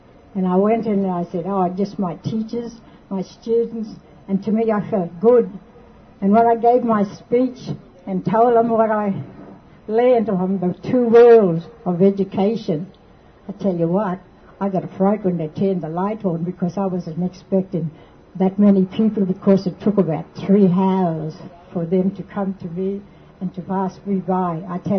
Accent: Woorabinda, Queensland, Australia; born there; I was born in Woorabinda. My father was taken away from his homeland, Taroom.

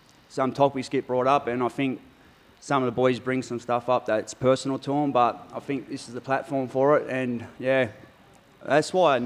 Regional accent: New South Wales, Australia; I'm from New South Wales. I'm a proud Warramai man.

